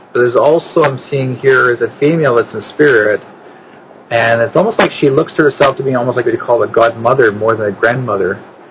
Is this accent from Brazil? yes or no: no; Brandon, Manitoba, Canada; moved away; Winnipeg's funny. I'm from there. I'm originally from Brandon, Manitoba.